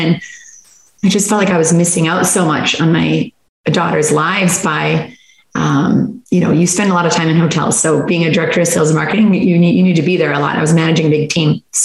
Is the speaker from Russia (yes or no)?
no; Canada; moved away as an adult; now in United States; I grew up in Canada. I got really sick of the cold and my mom's American. So thankfully I didn't have to stay in the cold Canada. And I moved to the Hawaiian Islands when I was 20 years old